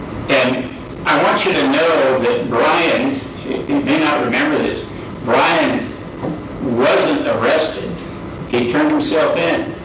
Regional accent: Flagstaff, Arizona, United States; I'm from Flagstaff, Okemo County.

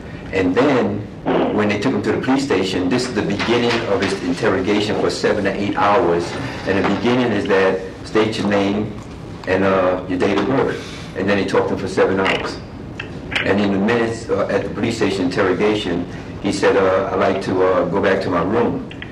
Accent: New York City, New York, United States; I'm the second son of seven boys and no girls, one mother, one father, born and raised in New York City. And I've been working and living in Arizona for the past 43 years

